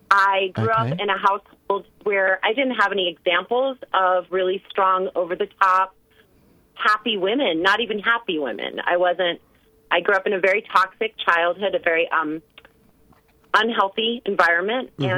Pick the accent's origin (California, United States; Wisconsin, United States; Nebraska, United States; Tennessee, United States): California, United States; I grew up in California. I was a child on a really big farm, so I lived in a very isolated rural environment, and I didn't have any neighbors or siblings